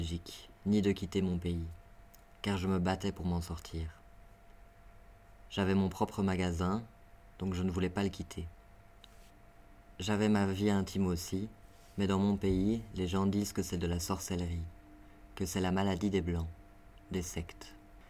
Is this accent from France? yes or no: no; Somalia; Je viens de Somalie et je suis homosexuel.